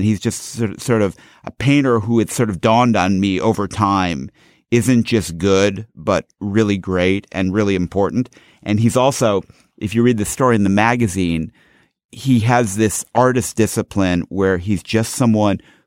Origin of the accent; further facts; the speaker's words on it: Chicago, Illinois, United States; I grew up in Chicago.